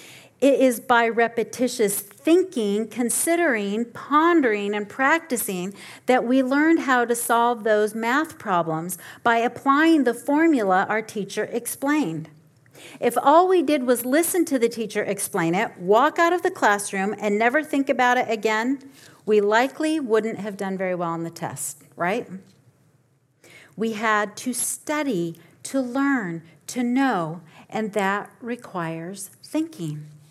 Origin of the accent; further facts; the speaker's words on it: Papua New Guinea; I think about growing up in New Guinea